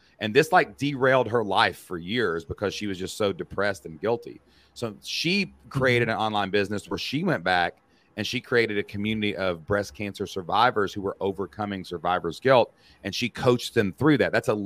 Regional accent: Kentucky, United States; well, son, I'm from Kentucky

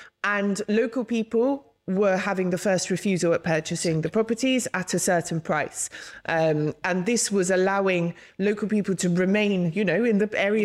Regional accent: South West England, United Kingdom; I grew up in Cornwall, and I lived there at a time it came on the map of the UK.

